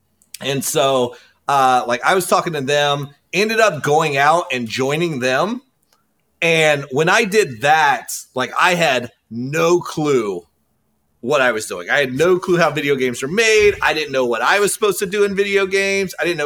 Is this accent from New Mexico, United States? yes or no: no; Kentucky, United States; I also, growing up in Kentucky, I never thought about the process in terms of a job, right?